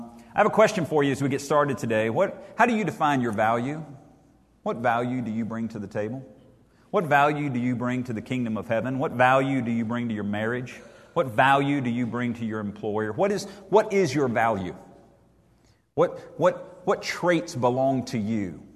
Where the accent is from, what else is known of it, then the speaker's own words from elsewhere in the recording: Texas, United States; I grew up in Deep East Texas. I'm sure you're shocked by my accent.